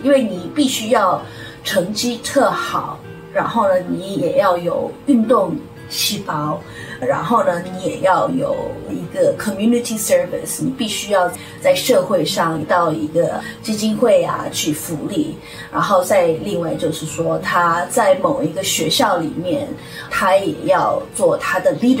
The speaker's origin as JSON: {"language": "Chinese", "country": "South Korea", "tie": "born or raised there", "second_language": "Chinese", "said": "因为我在韩国成长的时候也是一样，是我们住在一个房间，加上我父母，因为韩国是榻榻米，所以你睡在地上的"}